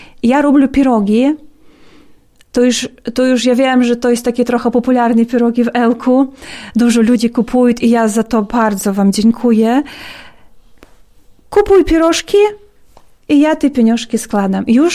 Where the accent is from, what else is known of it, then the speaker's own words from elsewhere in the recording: Ukraine; Polish is a second language; bo u nas w Ukrainie nie można na siłę zabrać dzieciaka do dziecko domu.